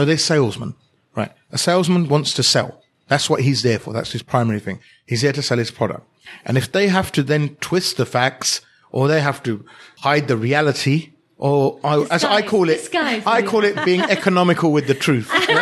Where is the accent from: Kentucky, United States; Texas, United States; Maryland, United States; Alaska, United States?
Texas, United States; accent: Texas; That's my Texas accent.